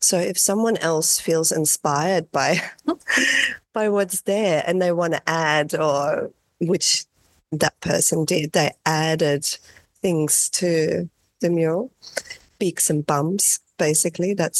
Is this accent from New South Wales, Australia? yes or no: yes; Katoomba, New South Wales, Australia; I painted a wall in my hometown, Katoomba, in a laneway.